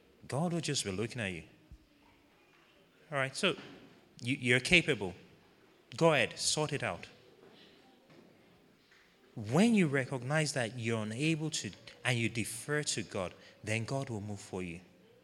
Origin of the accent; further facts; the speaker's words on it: Nigeria; born there; I mean, I'm Nigerian by birth.